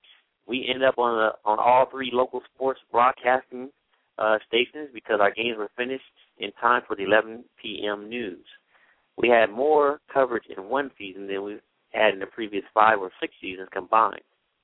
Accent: West Coast, United States; I definitely don't want to play at nighttime because I'm from the West Coast, because it's going to be even colder.

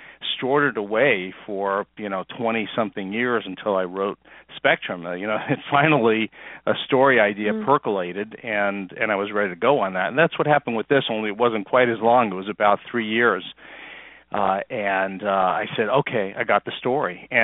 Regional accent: New York, United States; I think as a kid growing up in New York, they did a tour, and selected parts of the Dead Sea Scrolls were on display, and I missed it.

